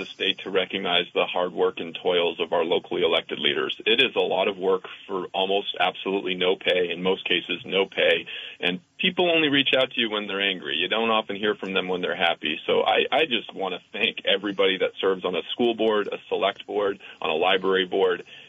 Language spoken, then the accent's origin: English; Vermont, United States; I grew up in Vermont, and it's a commitment and culture and community of service.